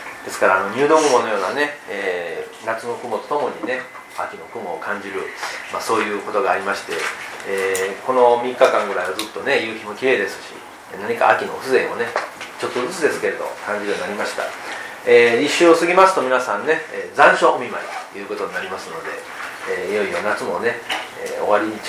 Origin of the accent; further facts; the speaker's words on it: Okayama, Japan; 昨日はふるさとの岡山ね、